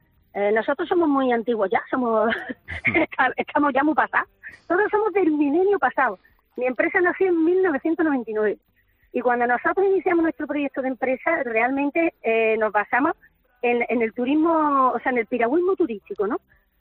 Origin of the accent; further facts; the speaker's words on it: Córdoba, Andalusia, Spain; mi empresa es de Córdoba, y yo soy cordobesa.